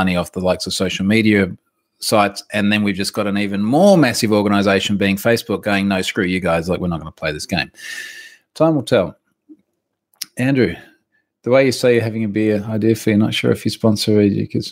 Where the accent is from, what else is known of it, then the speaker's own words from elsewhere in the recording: Australia; It's like they know I'm Australian.